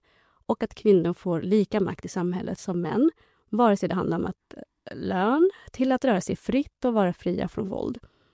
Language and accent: Swedish; Gävle, Gävleborg County, Sweden; jag är inte uppväxt i Stockholm, utan uppväxt i Gävle och känner väldigt starkt i den identiteten av småstads, eller mellanstad i Sverige. Och jag är inte född här